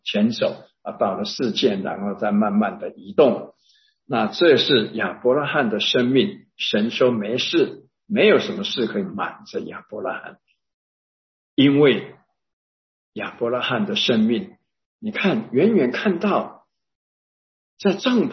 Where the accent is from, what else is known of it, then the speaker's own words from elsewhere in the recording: Taipei, Taiwan; moved away as an adult; 我离开台北，那是从来没有想到的。我在那边出生，在那边长大，在那边受教育工作也在那里，突然我就必须要离开